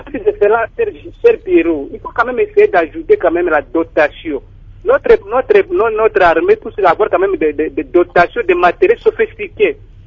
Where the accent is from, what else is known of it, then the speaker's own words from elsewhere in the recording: DR Congo; le Congo restera toujours mon pays d'origine.